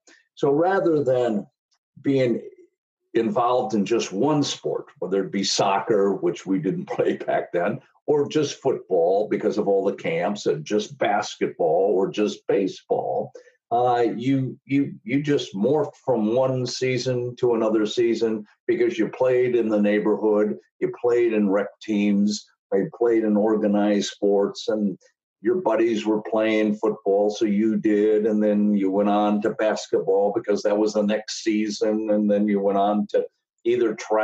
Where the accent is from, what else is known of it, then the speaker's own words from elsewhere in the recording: Appleton, Wisconsin, United States; what took place back in the 50s as I was growing up in Appleton, Wisconsin.